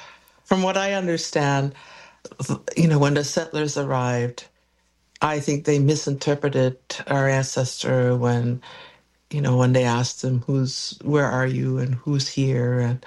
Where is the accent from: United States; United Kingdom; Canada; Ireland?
Canada; Wagmatcook, Nova Scotia; I'm originally from Wego Amara, Cape Breton. I was raised by the late